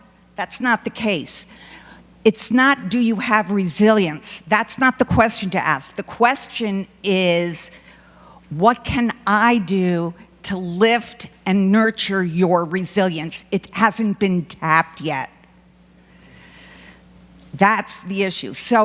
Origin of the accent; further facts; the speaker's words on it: New York, United States; I'm from New York. I can actually talk loud.